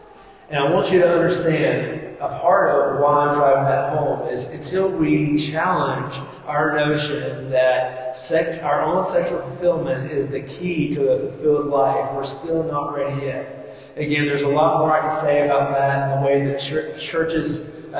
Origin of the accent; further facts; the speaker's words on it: the South, United States; I know I'm from the South, from the backwoods, and I just don't know how hard life can be